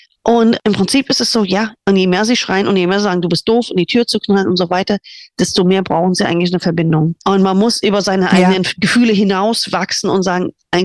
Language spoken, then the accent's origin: German; United States; German is a second language; da, wo ich groß geworden bin, in den USA, wir sind auf eine katholische Schule gegangen, unterrichtet von Nonnen.